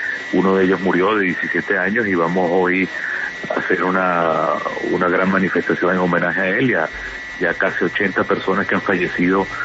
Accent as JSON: {"language": "Spanish", "country": "Venezuela", "said": "pero sí lo toco como venezolano"}